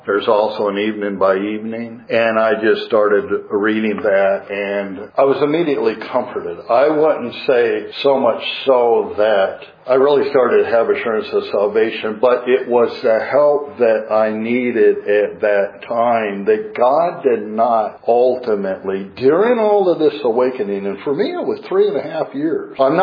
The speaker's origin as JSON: {"language": "English", "region": "Montana", "country": "United States", "tie": "born or raised there", "said": "You have to remember, New York City is 10,000 times bigger than the city that I grew up in Montana."}